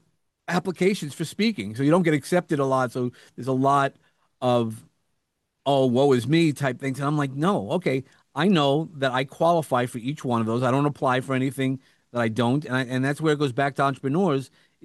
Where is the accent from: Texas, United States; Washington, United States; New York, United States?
New York, United States; accent: New York; Everybody, it is a play off of my New York accent. So, for those who didn't guess, I have a New York accent.